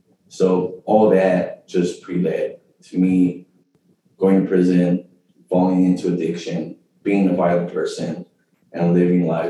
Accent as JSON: {"language": "English", "town": "Los Angeles", "region": "California", "country": "United States", "tie": "born or raised there", "said": "I grew up in Los Angeles, and you know, like we all know, it's just pretty much low-income gang infested."}